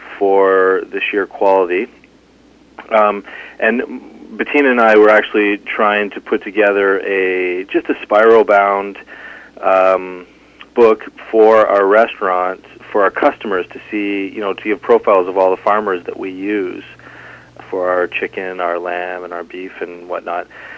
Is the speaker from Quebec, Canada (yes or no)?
no; London, Ontario, Canada; No, I'm from London, Ontario.